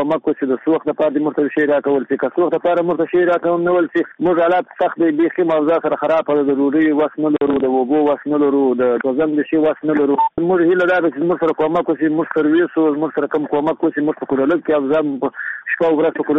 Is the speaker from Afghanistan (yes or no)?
yes; Afghanistan; موږ د افغانستان یو